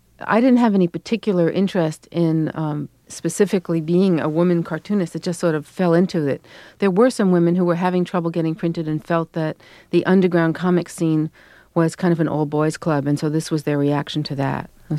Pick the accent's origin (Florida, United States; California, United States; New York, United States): New York, United States; New York City; when I was growing up in Canarsie, so Brooklyn.